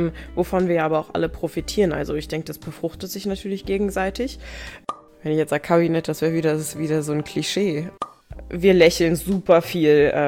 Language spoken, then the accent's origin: German; Brauneberg, Rhineland-Palatinate, Germany; also born or lived in Traben-Trarbach; Ich bin in Traben-Trarbach ursprünglich mal geboren, dann bin ich ganz viel umgezogen, und als meine Mama zum zweiten Mal geheiratet hat, dann nach Brauneberg als Kind, und da bin ich dann groß geworden und aufgewachsen.